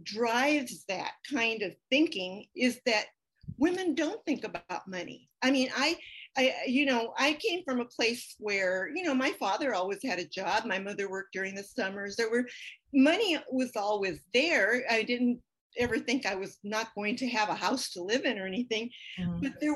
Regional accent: San Jose, California, United States; I come from San Jose, California, now known as, it was known as San Jose then, it's now Silicon Valley.

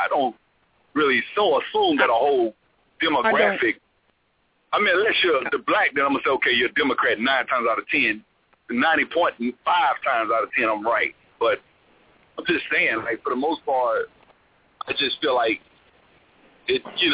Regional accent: Alabama, United States; I'm from Alabama.

